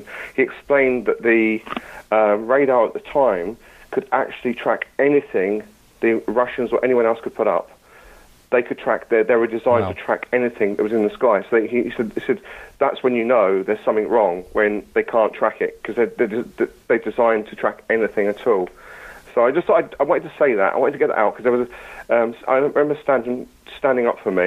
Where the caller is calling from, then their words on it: United Kingdom; from the UK.